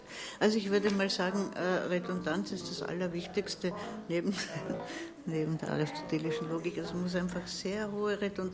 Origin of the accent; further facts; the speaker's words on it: Tyrol, Austria; Also ich bin im Heiligen Land Tirol aufgewachsen. In einem atheistischen Privathaushalt bin ich auch aufgewachsen.